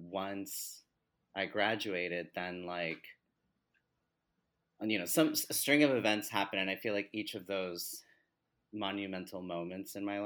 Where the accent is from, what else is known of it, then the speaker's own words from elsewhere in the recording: New Jersey, United States; So I always knew I wanted to move to New York City. I grew up in Jersey, so I'd visit when I was a teen.